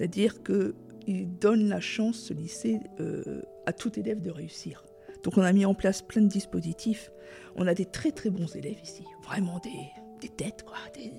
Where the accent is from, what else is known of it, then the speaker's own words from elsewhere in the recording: Boulogne-sur-Mer, Hauts-de-France, France; born there; parce qu'en fait, je suis née à Boulogne-sur-Mer.